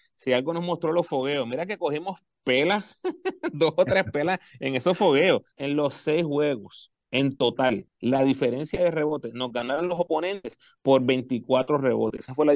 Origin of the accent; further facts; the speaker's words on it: Puerto Rico; No, yo voy a Puerto Rico 100%. Yo creo que damos el palo.